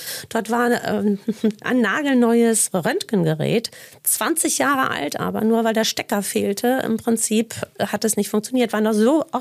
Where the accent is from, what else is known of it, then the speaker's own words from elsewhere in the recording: North Rhine-Westphalia, Germany; gebürtig sind wir aus dem Sauerland